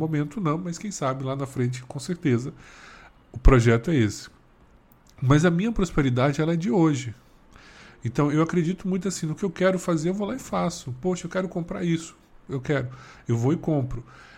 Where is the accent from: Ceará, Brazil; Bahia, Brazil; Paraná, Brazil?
Bahia, Brazil; Salvador; sou de Salvador